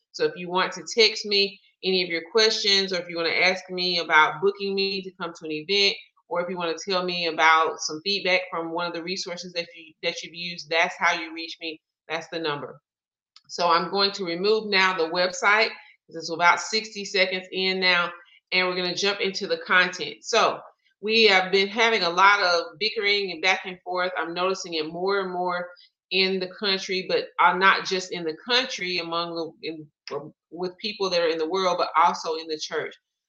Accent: United States; I don't hate God. I'm an American. I love God.

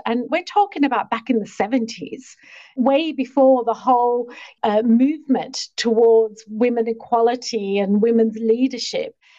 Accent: Australia; Yeah, so I'm actually Australian from Italian heritage. So bit of a whirlwind there. My family migrated from Italy to Australia back in the 50s and 60s.

